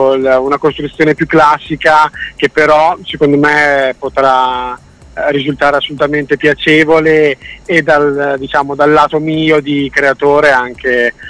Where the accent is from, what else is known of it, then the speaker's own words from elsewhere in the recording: Emilia-Romagna, Italy; fra Rimini e Ravenna, indubbiamente, che è la mia terra fondamentalmente.